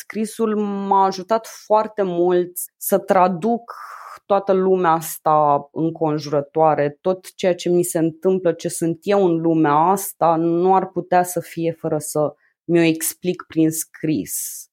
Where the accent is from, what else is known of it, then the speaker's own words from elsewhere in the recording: Slobozia, Ialomița County, Romania; Eu sunt din Slobozia și am venit la un moment dat pentru a lua un interviu pentru un ziar local la București, singură cu trenul. Aveam 14 ani, prima mea călătorie